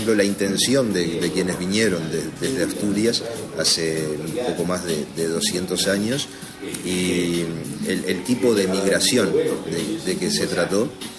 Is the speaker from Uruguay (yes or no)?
yes; San José, Uruguay; yo, si bien vivo en San José, nací en San José, de mi familia soy el único de aquí. Mi padre y mi madre vienen de distintos departamentos vecinos, pero me siento un maragato, tengo 41 años, he vivido 40 aquí.